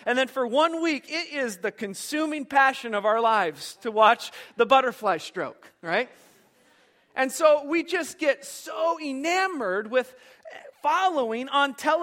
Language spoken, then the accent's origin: English; Iowa, United States; And we are watching her with specific interest because we're from Iowa.